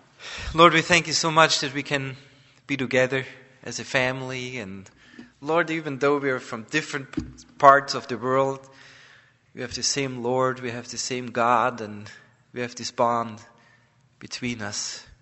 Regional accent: Austria; As I said, I'm from Austria.

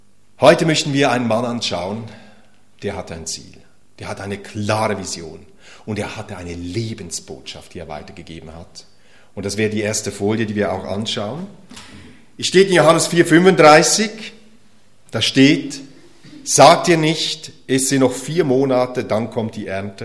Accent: Switzerland; Ich komme ja aus der Schweiz und in den Bergen, da jauchzt man. Ich komme mitten aus den Bergen und da gibt es solche Jauchzer.

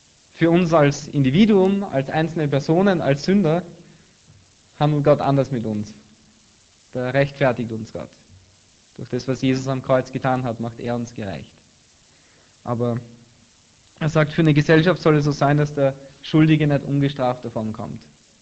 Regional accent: Breitenfurt, Lower Austria, Austria; Bei uns in der Straße, da geht es ein bisschen bergab in Breitenfurt in Österreich, wo ich aufgewachsen bin.

